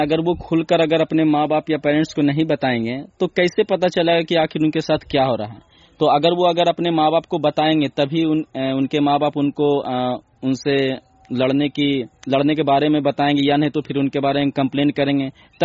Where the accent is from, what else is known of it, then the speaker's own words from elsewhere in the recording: Bihar Sharif, Bihar, India; और मैं बिहार शरीफ का निवासी हूँ।